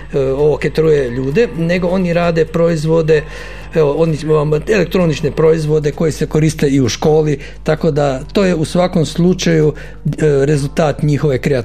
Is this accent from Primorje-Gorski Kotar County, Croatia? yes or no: yes; Brod na Kupi, Primorje-Gorski Kotar County, Croatia; Ja sam iz Broda na Kupi.